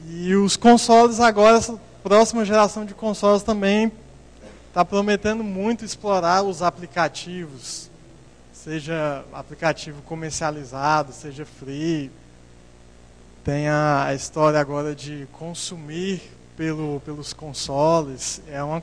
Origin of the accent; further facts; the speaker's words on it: Palmas, Tocantins, Brazil; eu venho lá do Tocantins, lá Palmas, capital do estado novo aí. Pouca gente deve ter visitado lá meu estado.